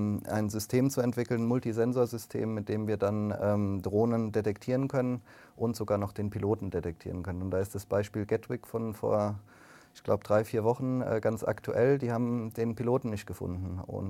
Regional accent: Darmstadt, Hesse, Germany; Ich komme aus Darmstadt.

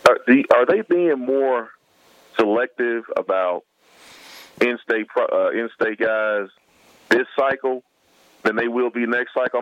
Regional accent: Memphis, Tennessee, United States; Now we grew up in White Haven, and it's also about 2 miles from South Haven, Mississippi.

